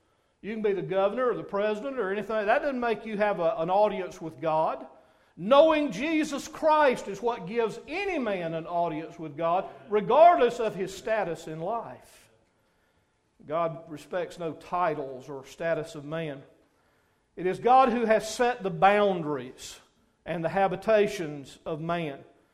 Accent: United States; born there; I was born in America.

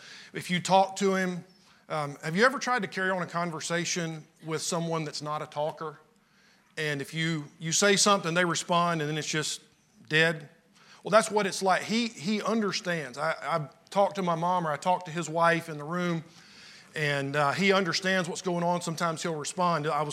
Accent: Georgia, United States; I am from Central Georgia. Around there, they call it Middle Georgia. It's right in the middle of the state. But when I was growing up, I thought South Carolina was, you know, it was suspect because it was north of where I grew up.

